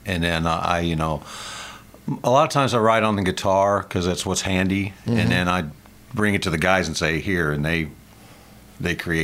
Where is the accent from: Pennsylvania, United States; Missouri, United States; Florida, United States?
Missouri, United States; St. Louis; I'm originally from St. Louis, born in Deaconess Hospital, and I think we were living on the hill at the time, good old Italian, play growth. But as a kid, bounced around, ended up back in St. Louis, went to high school there